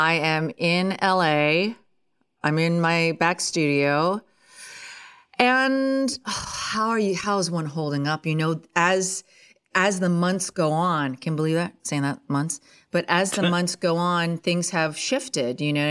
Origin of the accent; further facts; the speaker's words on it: Ottawa, Ontario, Canada; I was born and raised right near Ottawa, Canada. And that is the capital of Canada.